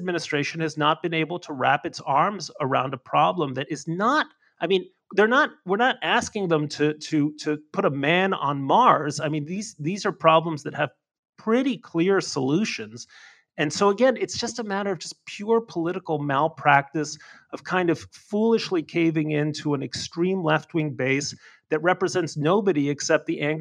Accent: Mexico; I grew up in Mexico. I speak fluent Spanish. My dad was a Mexican citizen.

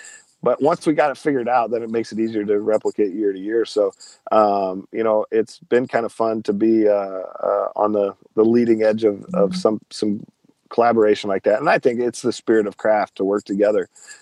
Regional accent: Iowa, United States; sometimes we have trouble getting people to understand that we're from Iowa, not from Mississippi.

